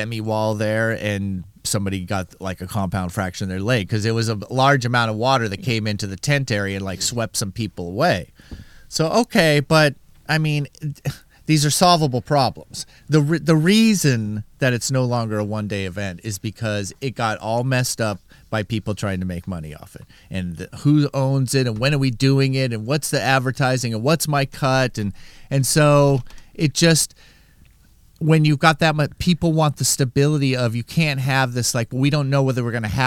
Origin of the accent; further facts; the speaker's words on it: San Diego, California, United States; My old stomping grounds, Ensenada, Mexico. I grew up in San Diego, and we did many a road trip to Ensenada.